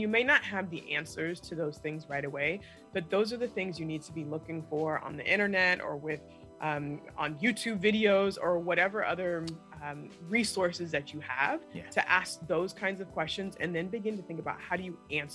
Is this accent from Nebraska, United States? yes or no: no; Portland, Oregon, United States; born there; I was born in Portland, Oregon, okay.